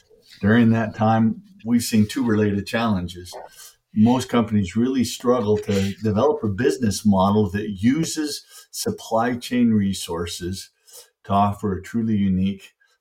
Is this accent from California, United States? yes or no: no; Wisconsin, United States; When I was just a kid, growing up in Wisconsin, we went to see the circus as a school classroom.